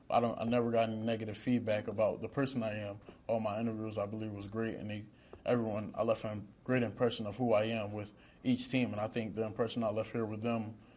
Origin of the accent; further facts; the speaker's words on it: Wilmington, Delaware, United States; I'm from the inner city. I'm from Wilmington, Delaware, probably like 30 minutes from here.